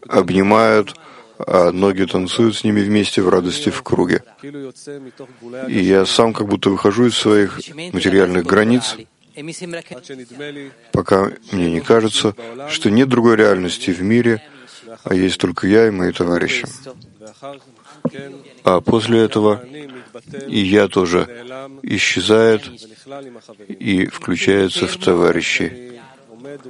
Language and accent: Russian; Israel; из Израиля.